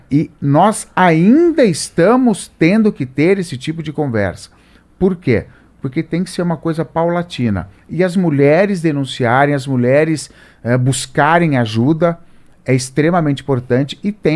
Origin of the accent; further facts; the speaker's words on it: Campinas, São Paulo, Brazil; quando eu era adolescente, né, lá em Campinas, interior de São Paulo